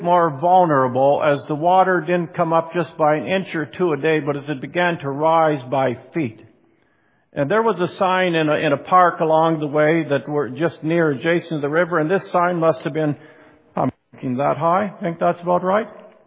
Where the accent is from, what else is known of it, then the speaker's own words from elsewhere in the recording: Saskatchewan, Canada; I grew up in Saskatchewan, just across the border from where they built the Shellmouth Dam on the Assiniboine.